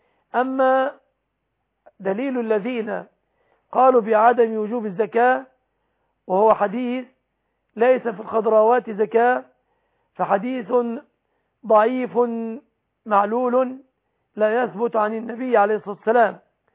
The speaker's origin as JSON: {"language": "Arabic", "country": "Egypt", "said": "وأسأل الله أن يحفظ بلادنا مصر آمنة مطمئنة"}